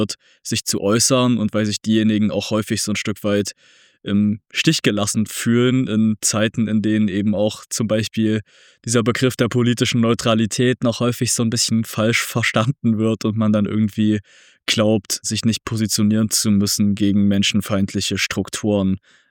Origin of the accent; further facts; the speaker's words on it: Zwickau, Saxony, Germany; in meiner Heimatstadt Zwickau, präsent gewesen sind